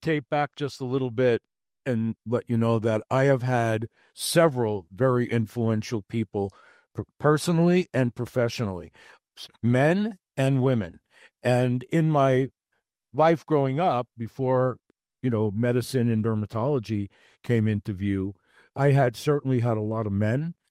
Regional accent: Brooklyn, New York, United States; So I started out growing up in Brooklyn, New York.

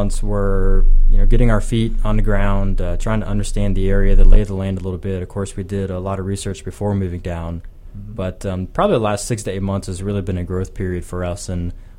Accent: Ohio, United States; moved away as an adult; now in Tampa Bay, United States; So I am not native to Florida. I was born and raised in Ohio and lived there for all my life until I came down here. I've been in the Tampa Bay area for almost 2 years now.

